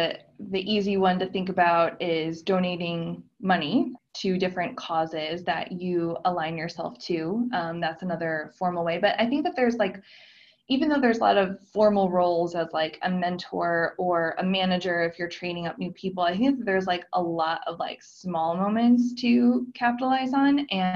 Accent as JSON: {"language": "English", "town": "Chicago", "region": "Illinois", "country": "United States", "said": "I'm from Chicago."}